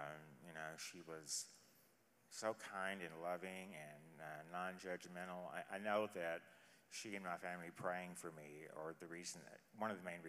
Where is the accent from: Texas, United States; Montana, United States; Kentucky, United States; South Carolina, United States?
Kentucky, United States; Murray; also born or lived in California / Arkansas / Washington; I'm from Calaway County, Murray, Kentucky.